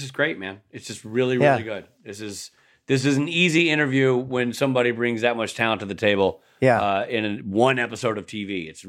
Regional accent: Nashville, Tennessee, United States; Nashville.

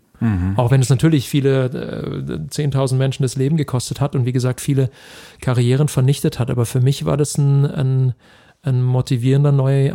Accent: Kehl, Baden-Württemberg, Germany; in Kehl, also da, wo ich aufgewachsen bin

